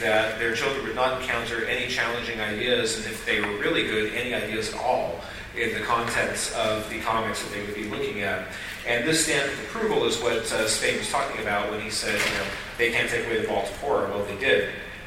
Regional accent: United States; Growing up in America, we were told that we have certain freedoms.

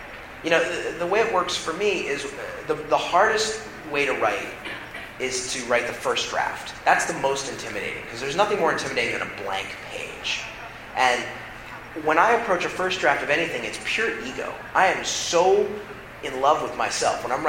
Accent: California, United States; also born or lived in New York; I moved to California from New York. I was actually from California. Moved to New York to write for SNL

